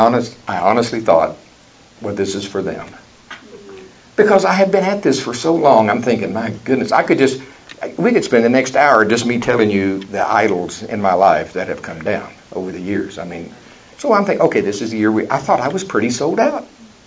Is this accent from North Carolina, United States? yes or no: no; Oklahoma, United States; I love college football. I'm from Oklahoma.